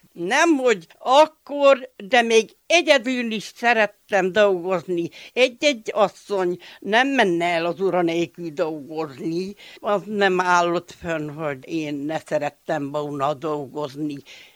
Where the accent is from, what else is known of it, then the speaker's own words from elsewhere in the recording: Küsmöd, Harghita, Romania; Jó, hát már hogy születtem